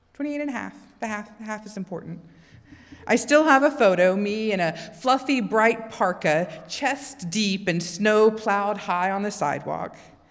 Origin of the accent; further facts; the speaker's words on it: Texas, United States; Many of you already know that I'm a Texan, and if you don't, well, howdy. You do now.